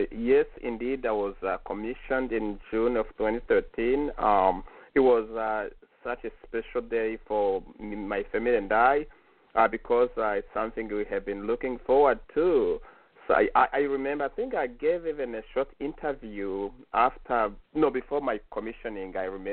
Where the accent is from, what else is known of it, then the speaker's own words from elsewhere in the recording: Kigali, Rwanda; English is a second language; in the northern province of Rwanda, and when I was a year old, my parents moved to the capital city, Kigali, where I grew up most of my life. I grew up in Kigali